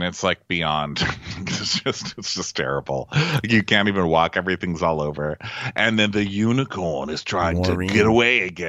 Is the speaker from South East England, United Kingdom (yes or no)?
yes; Brighton, South East England, United Kingdom; I come from Brighton. It's a wicked city.